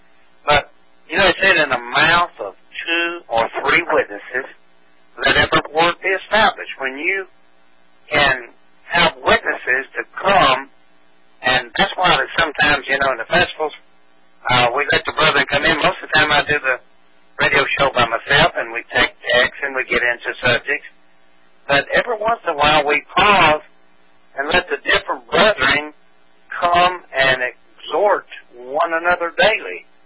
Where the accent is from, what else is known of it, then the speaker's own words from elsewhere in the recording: Knoxville, Tennessee, United States; So, Brother Bill, I'm from Knoxville, Tennessee.